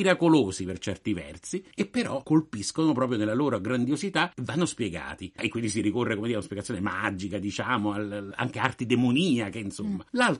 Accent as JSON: {"language": "Italian", "town": "Rome", "region": "Lazio", "country": "Italy", "said": "la bellezza di Roma, il fascino di Roma, e lo dico da romano"}